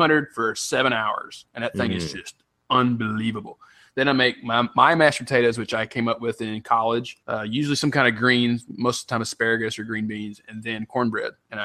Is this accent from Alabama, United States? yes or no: no; Tennessee, United States; The thing that's famous in my hometown is Dixie Gunworks, which is an antique.